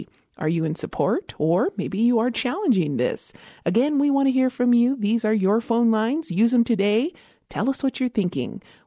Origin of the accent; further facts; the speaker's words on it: Isleta Pueblo, New Mexico, United States; from Mislata Pueblo